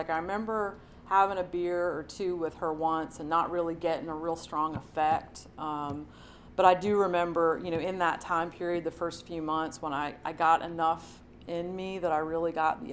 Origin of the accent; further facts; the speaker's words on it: Baltimore, Maryland, United States; now in Atlanta, United States; I was born here in Atlanta, Georgia, kind of coincidentally, accidentally. My family's from Baltimore. My dad had like a work assignment down here for a year, and so I was born, then went back to Baltimore, and there was some moving between here and there